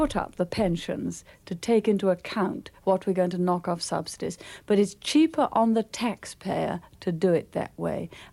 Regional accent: Midlands, United Kingdom; born there; Well, of course, I was born in the Midlands, and I agree.

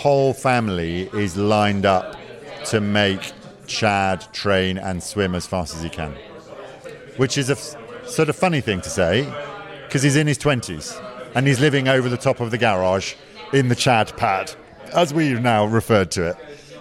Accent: United Kingdom; And that's as an outsider, as a British person going in, you're like, oh, what difference does that make?

